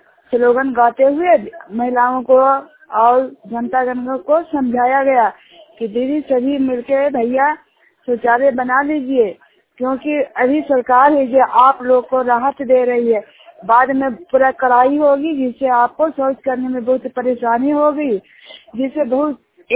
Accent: Hilsa, Bihar, India; मैं जूनियर काम कराने वाली हूँ और हिलसा प्रखंड का निवासी हूँ और नालंदा जिला का निवासी हूँ।

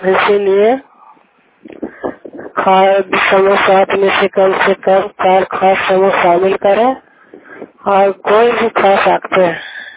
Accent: Karahganj, Bihar, India; मैं करहगंज के रहने वाली हूँ। धुरगाम पंचायत है, कांगड़ सरोवर थाना, कांगड़ सरोवर जिला नालंदा, पोस्ट धुरगाम।

